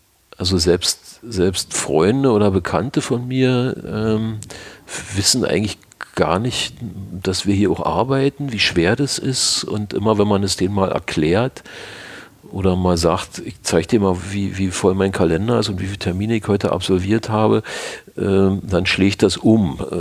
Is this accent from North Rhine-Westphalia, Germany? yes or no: no; Berlin, Germany; Wir kommen ja nur alle aus dem Bezirk Pankow, wo Weißen See dazugehört.